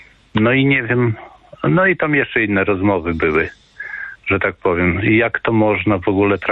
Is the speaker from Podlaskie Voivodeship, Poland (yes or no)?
yes; Podlaskie Voivodeship, Poland; pochodzę z Podlasia